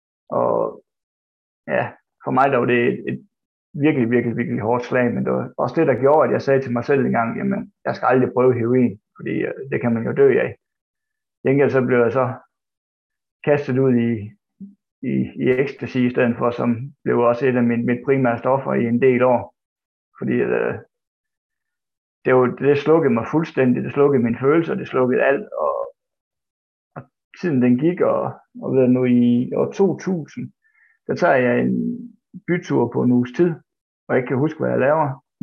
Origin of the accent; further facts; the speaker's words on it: Esbjerg, Region of Southern Denmark, Denmark; født og opvokset i Esbjerg, og kom ud af sådan en dysfunktionel familie med 4 søskende med 3 fædre.